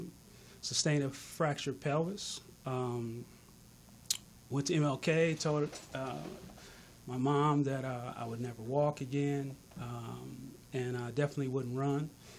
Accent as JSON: {"language": "English", "town": "Los Angeles", "region": "California", "country": "United States", "tie": "born or raised there", "said": "I grew up on 115th and Avalon."}